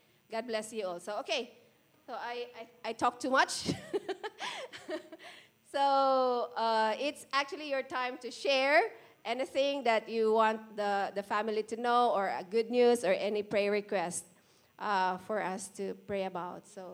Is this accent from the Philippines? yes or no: yes; Visayas, Philippines; Tagalog because I'm a Bisaya. So we had help from Mr. Google. So it was really fun to really translate. I'm a Filipino, but I'm not really very good in Tagalog.